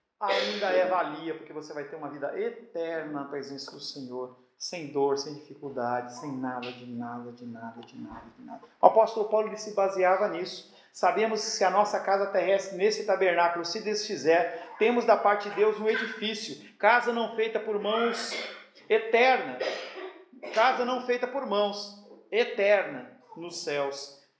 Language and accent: Portuguese; Venezuela; now in Brazil; Eu saí lá da Venezuela procurando algo melhor, meus familiares estavam comendo lixo.